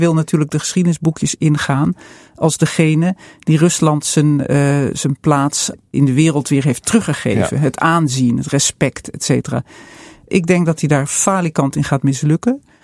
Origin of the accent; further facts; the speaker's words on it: Netherlands; En ik zei, mevrouw, ik kom uit Nederland.